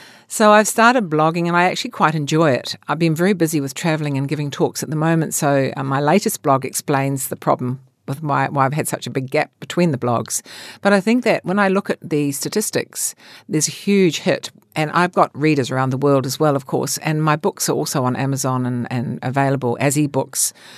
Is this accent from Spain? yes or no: no; New Zealand; And I wanted to wear a sign saying, I'm from New Zealand.